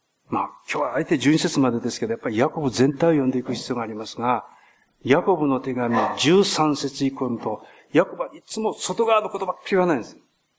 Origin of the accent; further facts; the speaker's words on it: Osaka, Japan; accent: Osaka dialect; now in Kobe, Japan; 私この10年前にこの教会に来た時に大阪から来ましたから、何やってはりますかとかね、あれ大阪弁はよく出たんです。